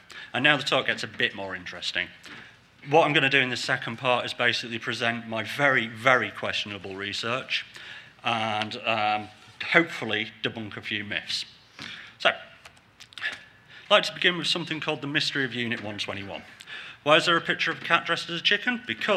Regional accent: United Kingdom; I'm saying nothing, I'm British.

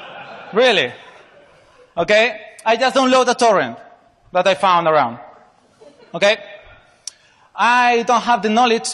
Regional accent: Spain; English is a second language; like he told you. I'm from Spain. My accent is not the best.

